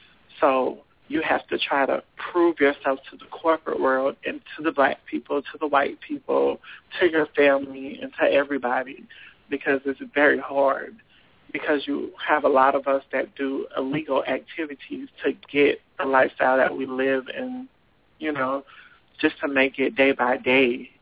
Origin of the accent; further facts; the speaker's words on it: Boston, Massachusetts, United States; now in Pensacola, United States; But where I'm from Boston, Massachusetts, and up there it's actually cheaper.